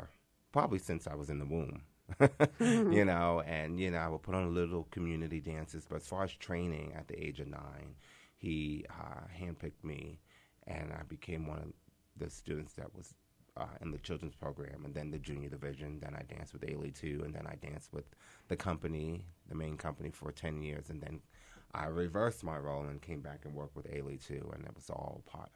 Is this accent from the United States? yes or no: yes; New York City, New York, United States; I'm from New York City, and he chose me to be a part of this program at the age of 9.